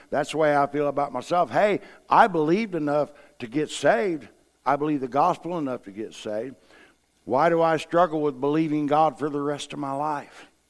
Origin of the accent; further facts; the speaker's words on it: Ireland; Well, Lord, I'm Irish.